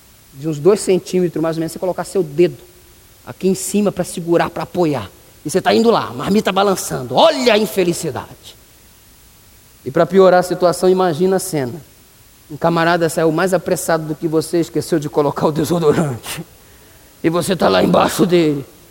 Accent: São João de Meriti, Rio de Janeiro, Brazil; eu vim de São João de Meriti, Baixada Fluminense, Rio de Janeiro, só Jesus. Vim de lá.

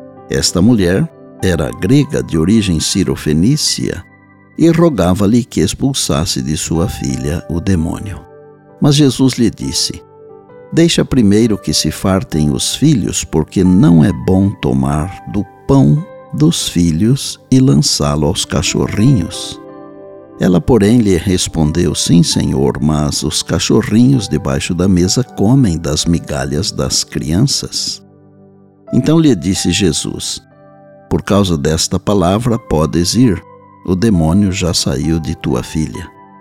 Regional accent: São Paulo, Brazil; born there; Na fazenda onde eu nasci, no interior de São Paulo, havia um ditado que era muito usado.

